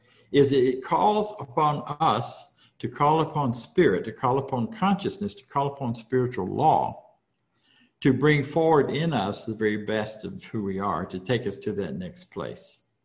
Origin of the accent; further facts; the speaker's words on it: Florida, United States; which was surprising because I grew up in Florida.